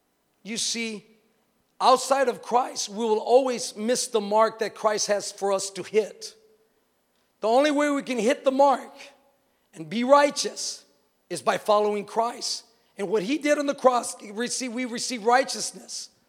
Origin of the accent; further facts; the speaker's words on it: Texas, United States; I'm from the sticks. I'm from Texas, man.